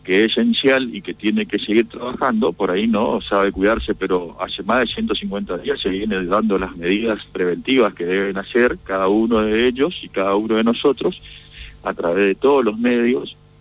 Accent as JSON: {"language": "Spanish", "country": "Argentina", "said": "Somos todos los argentinos"}